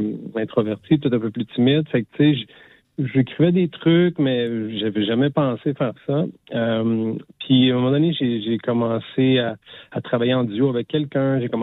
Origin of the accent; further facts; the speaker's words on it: Quebec, Canada; now in Montreal, Canada; Ben, en gros, je suis originaire de l'Abitibi. Je suis installé à Montréal, puis je suis toujours prof de sport.